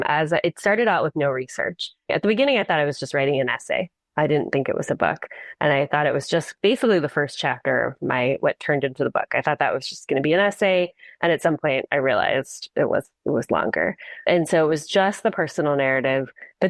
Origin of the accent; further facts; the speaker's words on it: New Orleans, Louisiana, United States; just as a Jewish kid, especially a Jewish kid growing up in New Orleans, where we were sort of the clear minority.